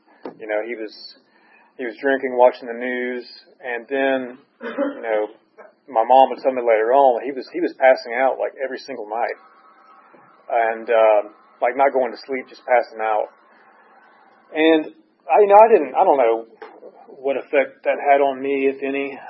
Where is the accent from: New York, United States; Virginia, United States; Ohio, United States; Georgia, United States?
Georgia, United States; Valdosta; I'm from Valdosta, Georgia, a town in South Georgia.